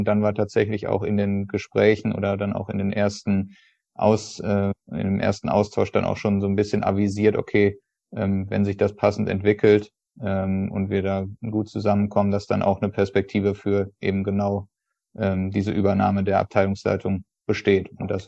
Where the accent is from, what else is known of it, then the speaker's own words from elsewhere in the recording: North Rhine-Westphalia, Germany; bin so dann glücklicherweise im Sommer 2020 wieder hier in meiner Heimatregion beruflich wie privat im OWL gelandet